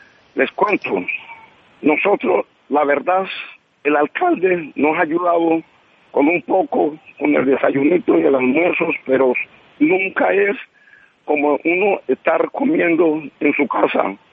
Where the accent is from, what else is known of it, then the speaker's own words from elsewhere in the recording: Colombia; porque también nosotros somos colombianos.